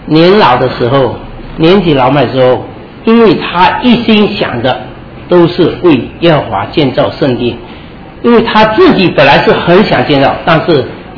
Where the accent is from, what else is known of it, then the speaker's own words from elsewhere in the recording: China; 但是我们中国人都看到很多我们之前的那些当皇帝的